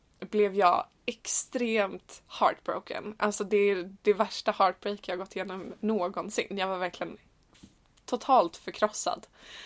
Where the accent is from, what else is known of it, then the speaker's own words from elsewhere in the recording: Stockholm, Stockholm County, Sweden; also born or lived in Spain / Kenya; Och jag är egentligen från Stockholm